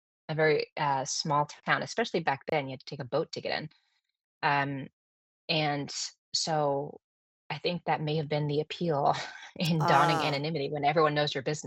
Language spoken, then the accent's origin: English; United States; moved away as an adult; which is being an American abroad.